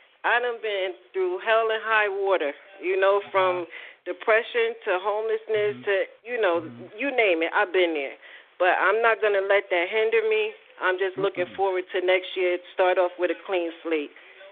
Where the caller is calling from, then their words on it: Connecticut, United States; And I'm calling from Connecticut, and I just want to say I love you and keep up the good work.